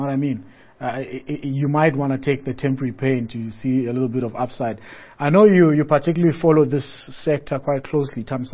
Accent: South Africa; which I like as a South African. Anything that's good for the blue collar is good for me.

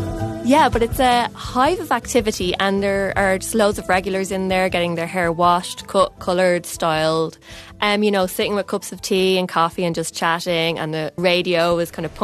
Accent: Dublin, Leinster, Ireland; I was actually just in my hometown, Dublin, for a bit of a visit.

